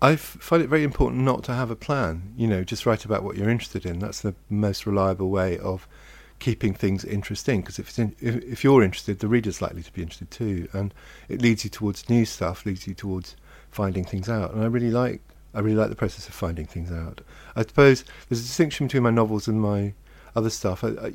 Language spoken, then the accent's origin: English; Hong Kong; also born or lived in Germany; I was born in Germany, my dad was born in Africa, I grew up mainly in Hong Kong, my mum was Irish, we moved around really a lot when I was a kid.